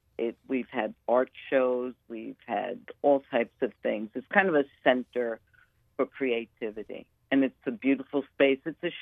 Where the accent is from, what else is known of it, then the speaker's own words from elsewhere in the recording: New York City, New York, United States; I was coming from Staten Island. I'm a native New Yorker. And as a young person, I was taking ferries, trains to get to school every day.